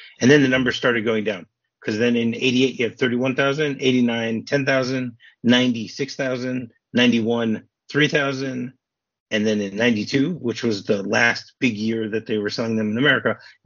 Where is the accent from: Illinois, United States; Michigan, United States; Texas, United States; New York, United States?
Michigan, United States; I mean, I'm from Michigan, and there's a bridge called the Mackinac Bridge